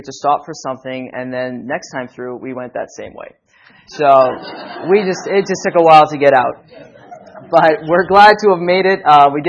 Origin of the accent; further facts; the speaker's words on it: Montreal, Quebec, Canada; It's actually French. My father's Moroccan. It's … in French. And I was born and raised in Montreal. At the age of 17, that's up in Canada, above New York.